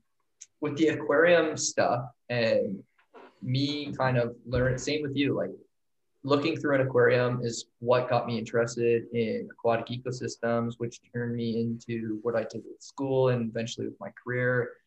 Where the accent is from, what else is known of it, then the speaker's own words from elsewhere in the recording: Ontario, Canada; now in Pittsburgh, United States; I grew up in Ontario, Canada, where we have the Great Lakes, but we don't have the ocean.